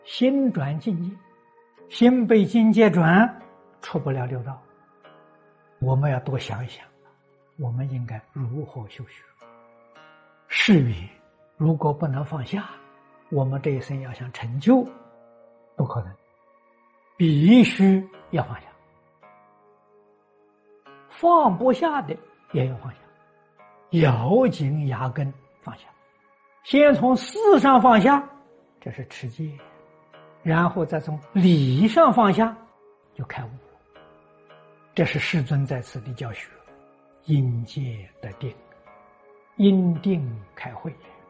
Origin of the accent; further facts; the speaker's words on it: China; 我们中国人讲的安贫乐道啊，